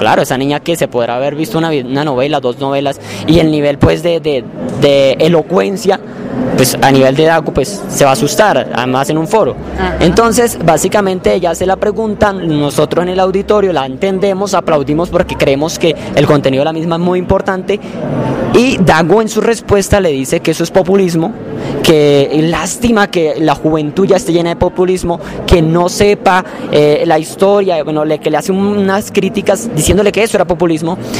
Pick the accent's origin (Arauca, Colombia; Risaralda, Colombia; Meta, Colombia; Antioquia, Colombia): Arauca, Colombia; Me gustaría, yo soy de Arauca